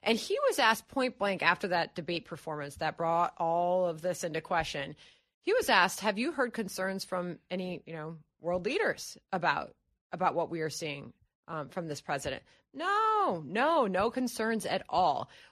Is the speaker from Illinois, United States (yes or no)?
yes; Chicago, Illinois, United States; I think about my hometown of Chicago and what they have dealt with there